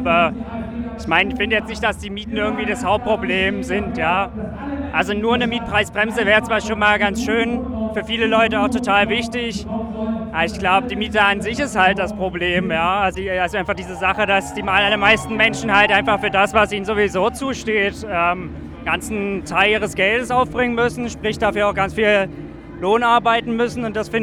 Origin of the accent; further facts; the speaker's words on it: Jena, Thuringia, Germany; Ich komme aus Jena.